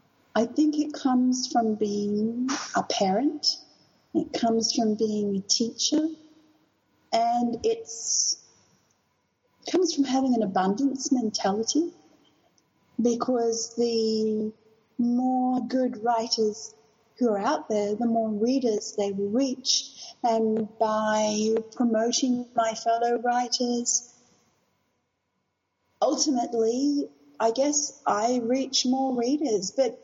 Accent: Australia; being an Australian

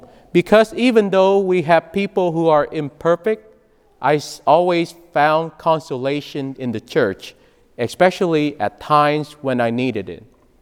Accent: Texas, United States; I'm far away from Texas, right? From my own home.

